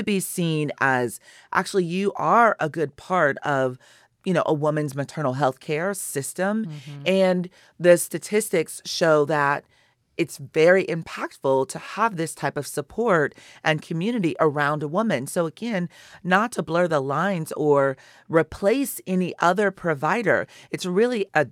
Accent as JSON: {"language": "English", "region": "California", "country": "United States", "said": "So I have three children and I'm from California. So I have a child in every state that I'm connected to. So I'm from California."}